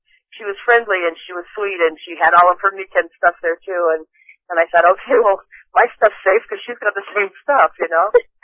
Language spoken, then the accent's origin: English; Utah, United States; I'm from Utah, I'm here because my husband made me come.